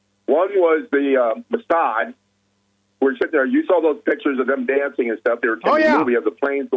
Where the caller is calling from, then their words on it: St. Louis, Missouri, United States; You know, I'm calling you from St. Louis.